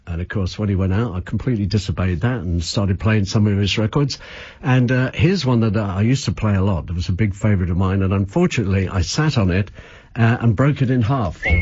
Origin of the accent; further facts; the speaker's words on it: Alton, South East England, United Kingdom; born there; So let's go way back to when I was about 12 years old, one of five kids. I was born in Alton.